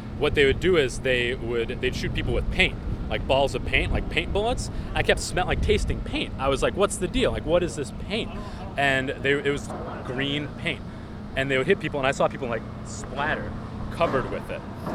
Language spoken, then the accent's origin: English; St. Paul, Minnesota, United States; I'm from St. Paul. I live right up on the hill.